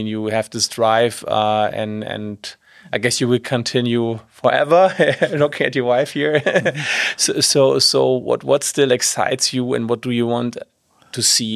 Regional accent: Leipzig, Saxony, Germany; also born or lived in Bavaria; I was born in East Germany, right? And things were very bad, obviously. That's why it broke down, unfortunately. And then, right, like we had nothing to lose, you know, kind of being refugees from Leipzig to coming to Bavaria

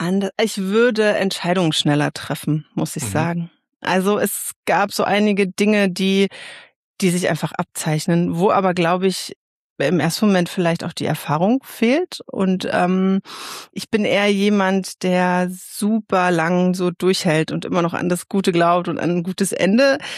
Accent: Guben, Brandenburg, Germany; Geografisch aus dem fast östlichsten Ort Deutschlands, aus Guben tatsächlich, im brandenburgischen Outback. Ich war irgendwo zwischen Frankfurt oder und Cottbus. Da komme ich her und mich hat's dann nach dem Abi aber direkt dort weggezogen.

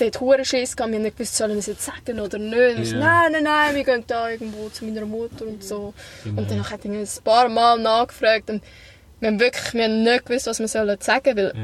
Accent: Aargau, Switzerland; Sagen wir auch als Aargauer.

